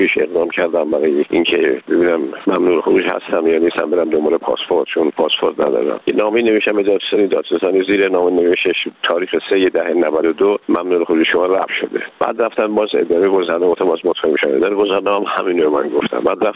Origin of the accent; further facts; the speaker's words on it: Iran; من یه ایرانی هستم